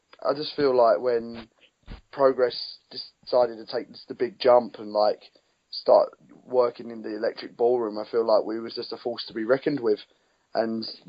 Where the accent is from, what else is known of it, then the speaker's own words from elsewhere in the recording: United Kingdom; as British people, we're very, very proud.